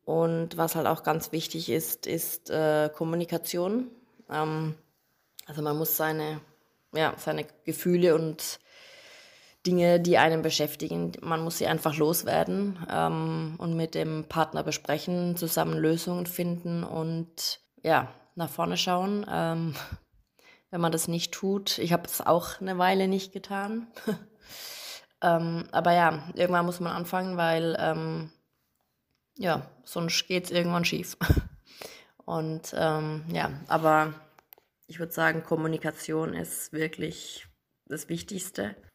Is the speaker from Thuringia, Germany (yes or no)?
no; Baden-Württemberg, Germany; moved away as an adult; also born or lived in Australia; now in Sweden; ich komme aus der Nähe von Stuttgart oder zwischen Karlsruhe und Stuttgart, somit aus Deutschland. Mein Mann kommt ebenfalls von dort und wir sind 2016 für 3 Jahre nach Australien gezogen